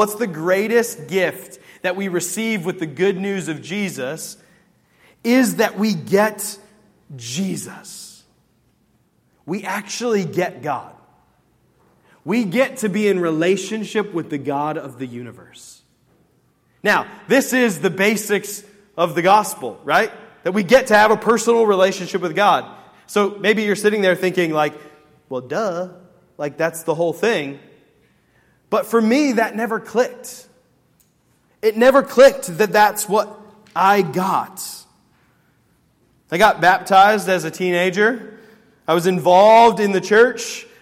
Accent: Pennsylvania, United States; my older brother was at Ball State, and I grew up in Pennsylvania, and so like we were coming here because of the architecture program at Ball State.

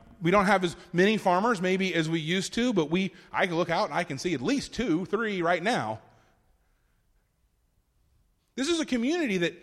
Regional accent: Florida, United States; I grew up on the Gulf of Mexico. I grew up in the Florida Panhandle. I literally grew up on the water.

